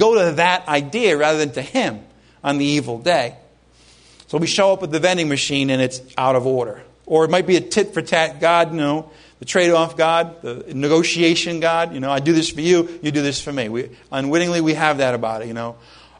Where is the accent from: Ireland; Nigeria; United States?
Ireland; I'm Irish. I'm guilt-ridden. I was brought up in Roman Catholicism.